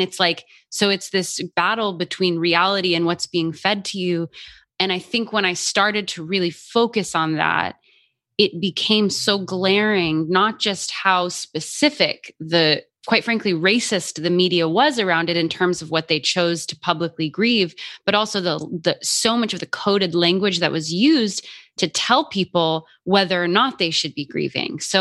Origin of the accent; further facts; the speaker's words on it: Albuquerque, New Mexico, United States; You know, I grew up in Albuquerque, New Mexico, where stories about Indigenous women being murdered are frequent